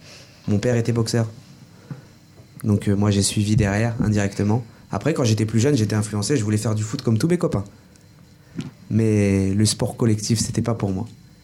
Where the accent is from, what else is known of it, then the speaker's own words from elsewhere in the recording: Orléans, Centre-Val de Loire, France; Alors moi, je suis né en France. J'ai vécu toute ma vie à la Source. Je suis orléanais et mes parents, eux, mon père est marocain et ma mère est algérienne.